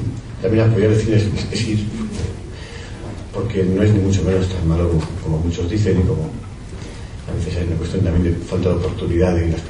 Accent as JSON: {"language": "Spanish", "country": "Spain", "said": "Somos en parte también responsables como españoles, ¿no?"}